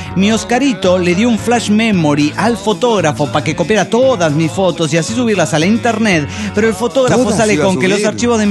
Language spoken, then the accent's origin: Spanish; Desaguadero, La Paz, Bolivia; de Desaguadero, Bolivia.